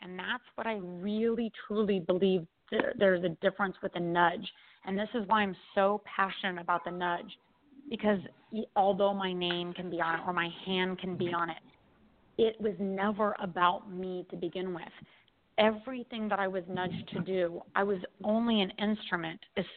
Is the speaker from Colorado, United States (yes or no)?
yes; Denver, Colorado, United States; moved away as an adult; now in Maui, United States; Yes. I grew up in Denver.